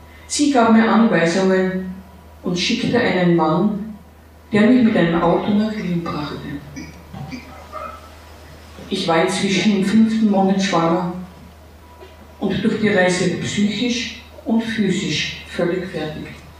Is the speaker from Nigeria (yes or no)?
yes; Nigeria; Ich wurde in Nigeria geboren und wuchs gemeinsam mit meiner älteren Schwester dann in einer Mutter auf.